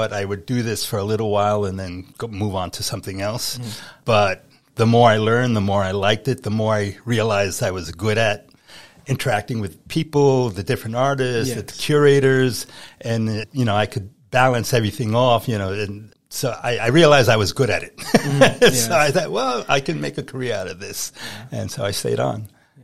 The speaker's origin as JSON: {"language": "English", "region": "New York", "country": "United States", "tie": "born or raised there", "said": "I grew up in New York, in the Bronx."}